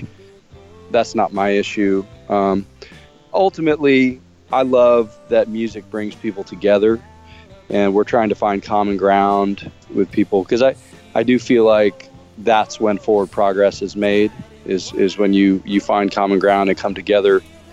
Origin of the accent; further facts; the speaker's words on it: Texas, United States; I grew up outside of Houston. Well, I mean, I moved there when I was seven. I was a military kid, so I moved around a bunch as a kid. But I moved outside of Houston when I was seven.